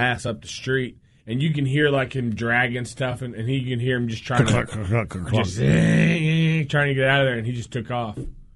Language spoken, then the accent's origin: English; the South, United States; So growing up in the South, you know, what do we say? Yes, ma'am, no, ma'am, yes, sir, no, sir, right?